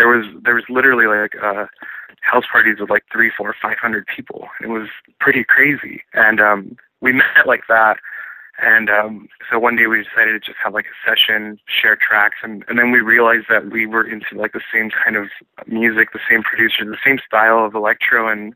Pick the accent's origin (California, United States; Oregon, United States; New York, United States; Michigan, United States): California, United States; Duarte; also born or lived in Arcadia; the party scene where I grew up in Duarte and then moved to Arcadia, which is like really close to Pasadena in the San Gabriel Valley, which is like LA County, but it's like a suburb